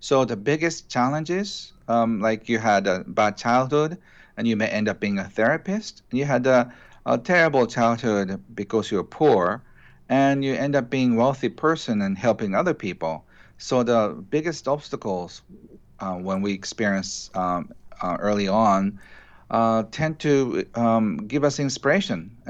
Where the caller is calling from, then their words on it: Tokyo, Japan; I'm doing this from Tokyo. It's almost like the other side of the planet.